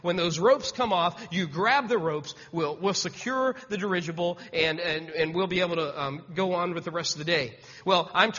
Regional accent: Ohio, United States; I'm from Ohio

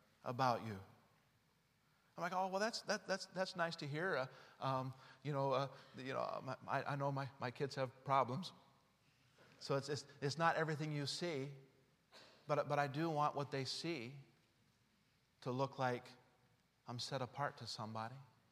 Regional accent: Utah, United States; I grew up in Utah.

